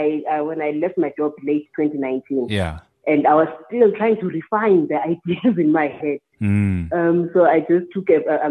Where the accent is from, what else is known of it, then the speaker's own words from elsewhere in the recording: Mthatha, Eastern Cape, South Africa; I grew up in Mthatha, the former Transkei.